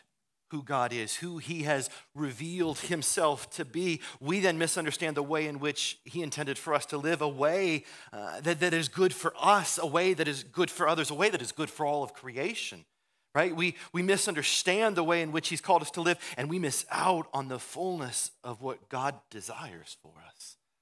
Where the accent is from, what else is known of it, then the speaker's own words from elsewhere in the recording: Iowa, United States; you probably didn't know that I grew up in Iowa because I don't talk about